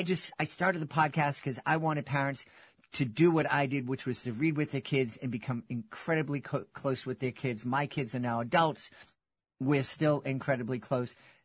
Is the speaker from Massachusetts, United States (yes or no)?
yes; Boston, Massachusetts, United States; growing up in Boston and raising kids in Boston, we didn't have that.